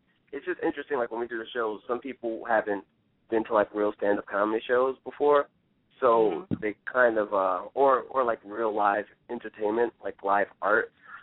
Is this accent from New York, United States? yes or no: yes; New York City, New York, United States; I'm from Harlem, right? So when I was in high school, a lot of people weren't into the things that I was into.